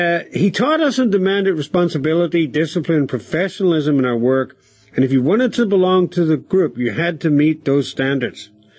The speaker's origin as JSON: {"language": "English", "country": "Ireland", "said": "I'm a white guy. I'm from Ireland, you know."}